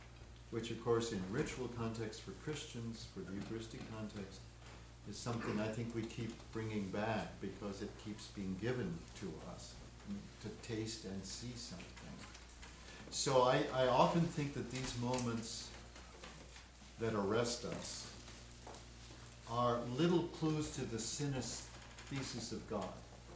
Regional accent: Ohio, United States; Yeah. I grew up in Ohio.

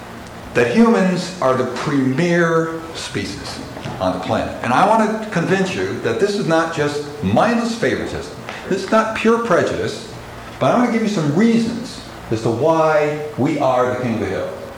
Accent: Wisconsin, United States; a great forester, conservationist from my home state of Wisconsin

